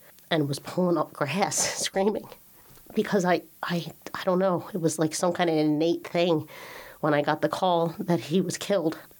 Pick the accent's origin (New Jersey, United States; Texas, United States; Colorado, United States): New Jersey, United States; I'm from New Jersey. They call it Jersey Strong or a tough Jersey girl